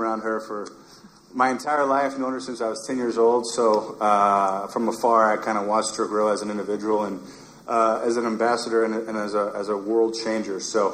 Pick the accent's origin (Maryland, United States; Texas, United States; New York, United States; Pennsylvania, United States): Texas, United States; Austin; Born and raised in Austin, went to University of Texas, played Division I basketball from 02 to 06